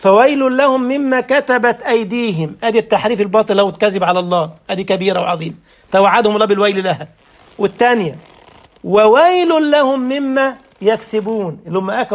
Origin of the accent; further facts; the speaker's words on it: Egypt; كان مسؤول الدعوه في منطقه اسمها كتامه في الغربيه عندنا في مصر في طنطا